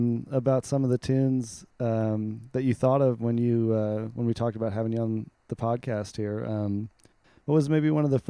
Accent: Michigan, United States; I grew up in Michigan too

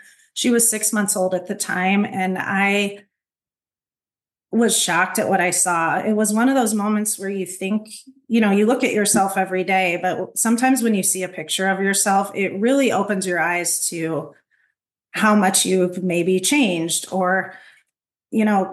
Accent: Iowa, United States; I am 46 years old, born and raised in Iowa.

